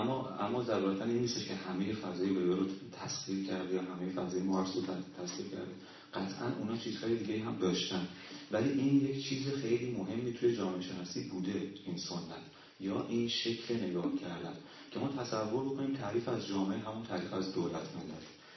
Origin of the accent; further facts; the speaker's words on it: Iran; من حداقل حتی به عنوان یک ایرانی